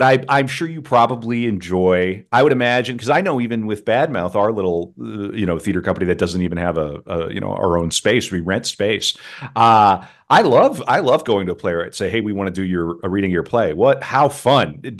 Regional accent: United States; That's bad English, but I'm an American, but one of the major centers.

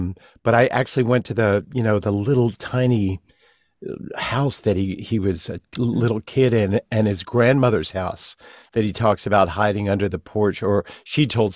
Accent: Philadelphia, Pennsylvania, United States; I'm from Philadelphia.

